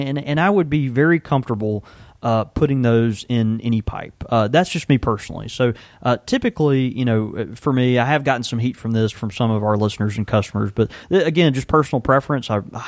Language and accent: English; Houston, Texas, United States; born there; now in Jackson, United States; I was born in Houston, Texas, okay? That's a big city, fourth largest city in the country.